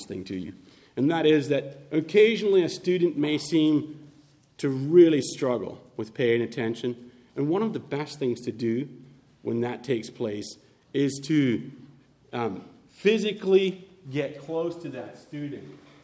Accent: Midwest, United States; I'm from the Midwest.

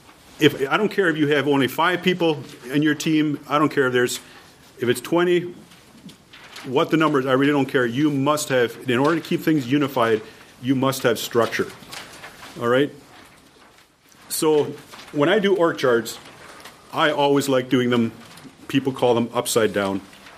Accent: Canada; This is in Guatemala. I'm from Canada. There's this great distance between us.

